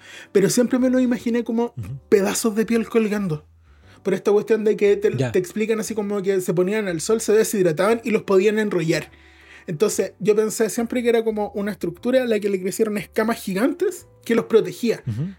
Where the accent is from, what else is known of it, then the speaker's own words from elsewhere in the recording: Chile; ¿Cómo se llama cuando nosotros somos chilenos?